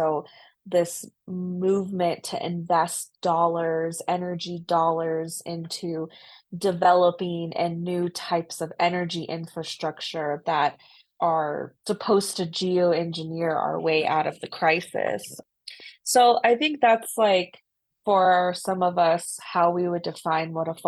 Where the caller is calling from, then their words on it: Sandia, New Mexico, United States; am from Sandia Pueblo and Yuchi. I'm the executive director for Pueblo Action Alliance, and I'm calling in from Sandia, New Mexico.